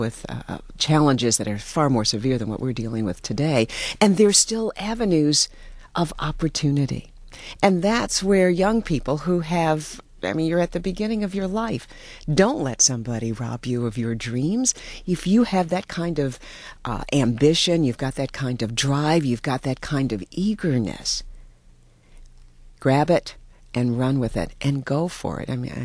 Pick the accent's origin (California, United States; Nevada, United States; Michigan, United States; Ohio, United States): Michigan, United States; Detroit; I grew up in Detroit, and my mother's father moved here in the 40s from the East Coast, from Atlantic City, and brought his seven children and my grandma.